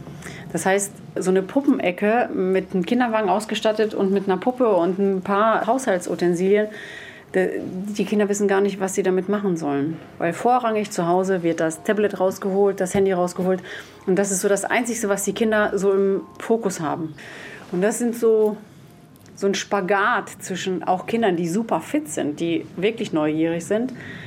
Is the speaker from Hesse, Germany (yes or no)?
no; Wesel, North Rhine-Westphalia, Germany; ich komme eigentlich aus Wesel